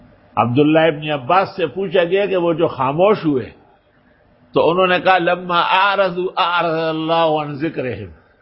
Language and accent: Urdu; Jahangira, Khyber Pakhtunkhwa, Pakistan; ہمارا اپنا گاؤں جہانگیر دریا کے کنارے آباد.